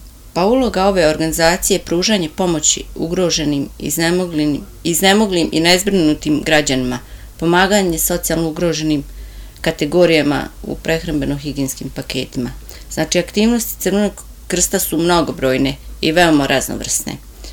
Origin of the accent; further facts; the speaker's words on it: Travnik, Federation of Bosnia and Herzegovina, Bosnia & Herzegovina; born there; Rođena sam u Travniku i završila sam srednju školu. Dolazeći u Donji Vakuf